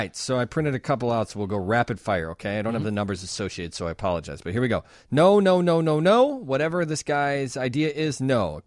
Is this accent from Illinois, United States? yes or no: yes; Chicago, Illinois, United States